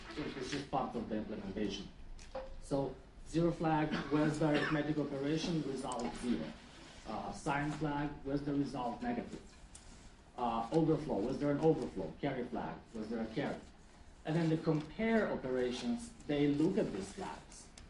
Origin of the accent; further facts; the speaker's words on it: Romania; I'm from Romania myself